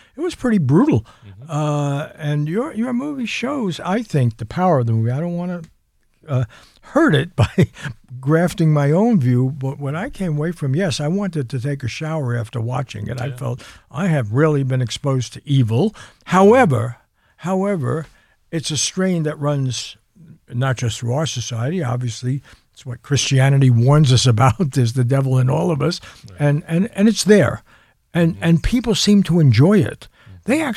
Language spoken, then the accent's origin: English; New York City, New York, United States; I think, growing up in New York, I was there right through City College and, you know, lived in with my mother in the Bronx right through, and then went off to graduate school in Berkeley.